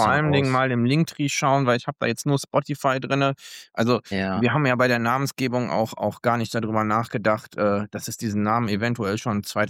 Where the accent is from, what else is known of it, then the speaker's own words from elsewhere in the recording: Oldenburg, Lower Saxony, Germany; meiner Heimatstadt Oldenburg